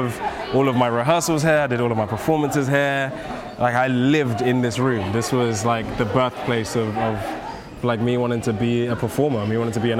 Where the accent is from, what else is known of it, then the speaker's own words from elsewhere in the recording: Nigeria; accent: Nigerian; now in London, United Kingdom; Yeah, my first accent was a Nigerian accent.